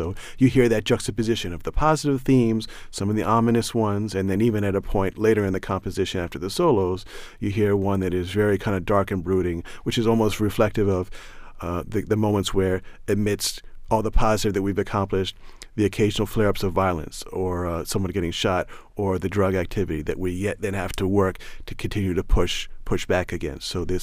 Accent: New Jersey, United States; now in Baltimore, United States; it reflects my growing up in New Jersey in the 1980s and how that part of me, that kind of playfulness, has now been part of my neighborhood here in Sandtown, Winchester, and Baltimore for over 20 years.

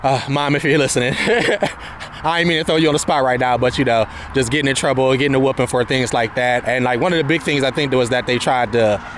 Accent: Cleveland, Ohio, United States; It wasn't a glamorous place to live and grow up, but it was still good foundation-wise

